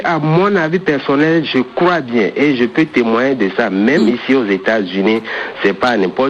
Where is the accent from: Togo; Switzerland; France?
Togo; Lomé, Maritime; Oui, je suis d'origine béninoise. Mes parents sont béninois. Mmh. Moi-même, je suis né et grandi. J'ai grandi à Lomé, au Togo